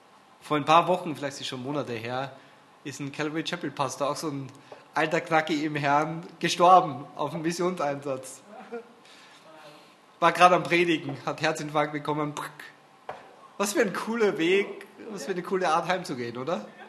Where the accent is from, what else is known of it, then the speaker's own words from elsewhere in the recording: Vienna, Austria; accent: Viennese; now in Germany; Und wenn wir nach Hause kommen, nach Österreich, haben wir alle einen deutschen Akzent.